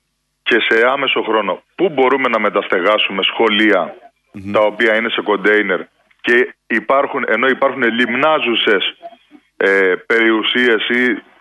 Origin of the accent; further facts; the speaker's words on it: Crete, Greece; Επειδή εγώ έρχομαι από την Κρήτη